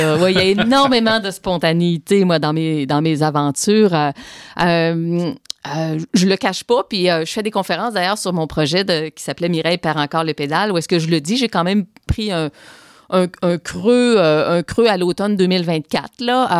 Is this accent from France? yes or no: no; Trois-Rivières, Quebec, Canada; also born or lived in Sherbrooke; J'ai grandi à Trois-Rivières, fait, mais j'ai passé plusieurs années professionnelles à Sherbrooke.